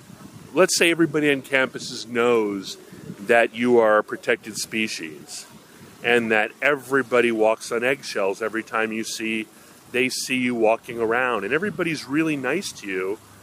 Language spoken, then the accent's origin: English; Hawaii, United States; I grew up in Hawaii and I was a dive instructor